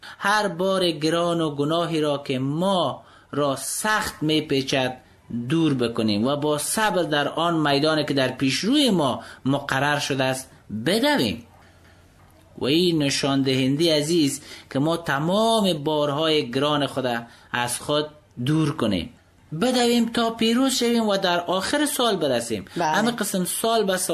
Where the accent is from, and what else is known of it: Afghanistan